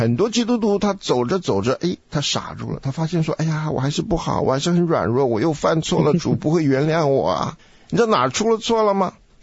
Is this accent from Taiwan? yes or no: no; China; 我们中国人不是有一句话说，公说公有理，婆说婆有理吗？